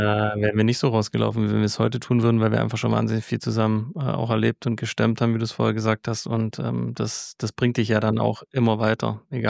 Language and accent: German; Ravensburg, Baden-Württemberg, Germany; Ich komme wie du, Hanna, aus Ravensburg.